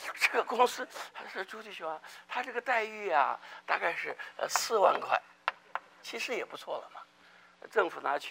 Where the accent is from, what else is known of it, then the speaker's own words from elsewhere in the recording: China; 所以我们中国人才有这个话：士可杀不可辱啊